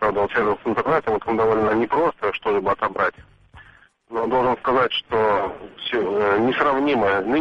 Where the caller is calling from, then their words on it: Novosibirsk, Novosibirsk Oblast, Russia; Добрый день, я из Новосибирска.